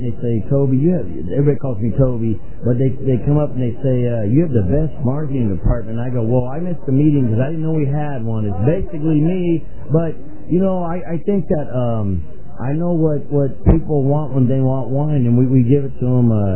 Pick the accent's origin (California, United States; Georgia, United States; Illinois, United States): California, United States; San Francisco; born there; now in Paso Robles, United States; I was born in San Francisco, and now I live in Paso Robles, 30 years in Paso